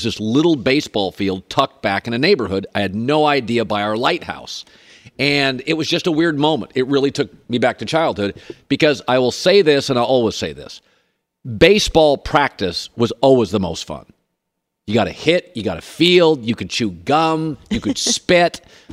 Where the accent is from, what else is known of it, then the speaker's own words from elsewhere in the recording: Westport, Washington, United States; When I was back in my hometown of Westport, Grayland, Washington, about 10 years ago